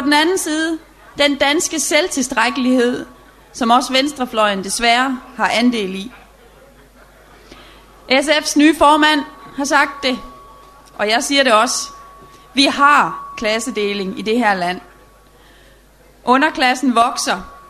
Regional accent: Løgstør, North Denmark Region, Denmark; siden jeg var lille, har jeg mange gange siddet i anlægget i Løgstør, hvor jeg kommer fra

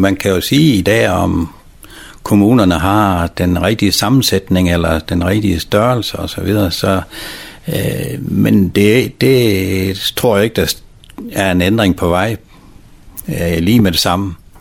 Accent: North Denmark Region, Denmark; accent: Vendelbo; Men jeg er tosproget på det område. Derhjemme, der taler vi i vendelbo, men lige snart vi er udenfor, så taler vi såkaldt frederikshavnsk.

